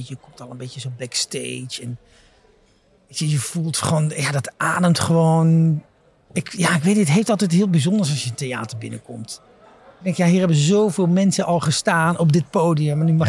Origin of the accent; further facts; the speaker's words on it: North Brabant, Netherlands; ik ben een Brabander.